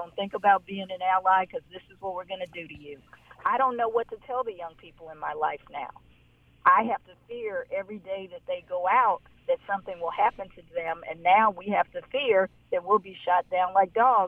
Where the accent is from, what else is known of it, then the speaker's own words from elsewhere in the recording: Mississippi, United States; now in Maryland, United States; I'm in Maryland, but I'm from Mississippi.